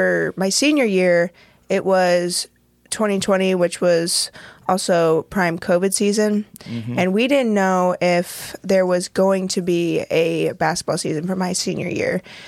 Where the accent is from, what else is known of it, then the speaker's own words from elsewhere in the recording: Jerseyville, Illinois, United States; also born or lived in Muncie, United States / Edwardsville, United States / Dow, United States; I was born in Muncie, Indiana, and we were not there, not even a year. Moved to Edwardsville there for maybe a year or two, and then came to Dow, Illinois, and was there until I was 10 or 11, and then officially moved to Jerseyville